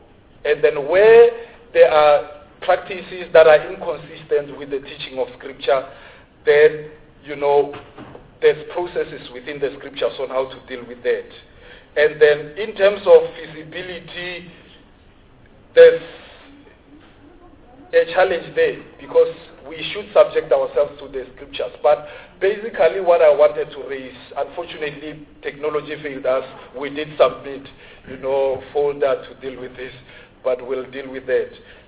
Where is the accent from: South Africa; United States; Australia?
South Africa; Tshwane, Gauteng; By the way, I'm from Tshwane.